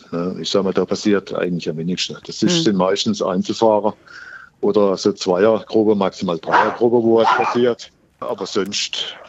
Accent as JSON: {"language": "German", "region": "Baden-Württemberg", "country": "Germany", "said": "Besonders bei uns im Schwarzwald."}